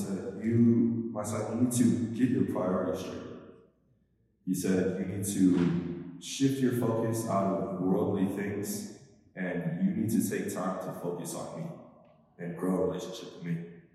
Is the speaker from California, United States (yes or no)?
yes; California, United States; I'm from the Bay Area originally, so bigger cities. So coming here was definitely a culture shock, to say the least.